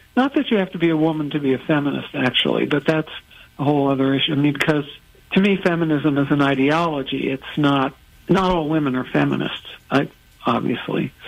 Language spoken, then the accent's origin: English; New York, United States; I was lucky to live in New York. I am a New Yorker.